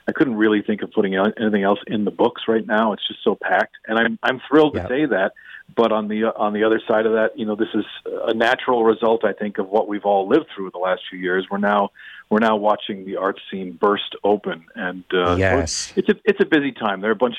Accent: Newfoundland and Labrador, Canada; I grew up in Newfoundland, and there is, in the blood, there's fiddle music

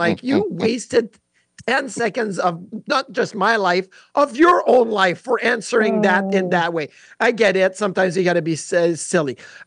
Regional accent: Latvia; Desires is adding an S on everything like I usually do because I'm from Latvia.

